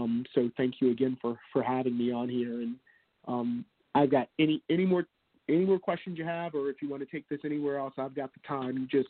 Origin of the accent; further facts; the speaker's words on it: New York, United States; now in Los Angeles, United States; you know, as a New Yorker out in LA, go on The Price is Right.